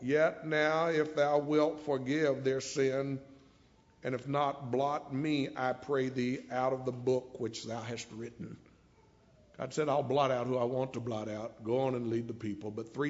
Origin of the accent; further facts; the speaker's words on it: Oklahoma, United States; When I was a boy growing up in Oklahoma, probably in Missouri too, there was this little joke.